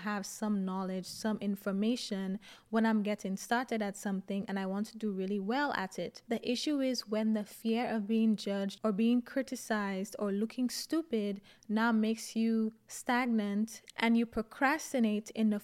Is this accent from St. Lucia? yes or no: yes; St. Lucia; I grew up in the Caribbean, in St. Lucia, for those of you who don't know.